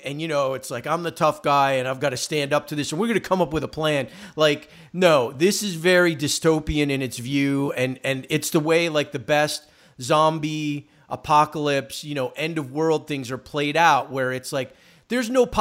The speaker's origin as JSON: {"language": "English", "country": "United States", "said": "And as an American, like, and as the, you know, government or whatever system that has imposed that on Japan"}